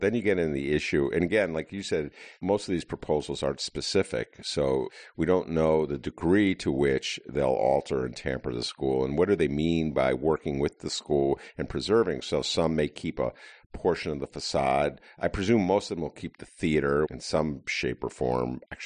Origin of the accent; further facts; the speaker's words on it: Chicago, Illinois, United States; It's like the schizophrenia of being a Chicagoan